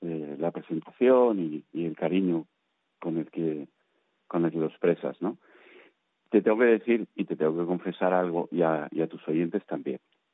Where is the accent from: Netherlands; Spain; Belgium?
Spain; Ahora, soy español, sin duda, y muy orgulloso de ser español.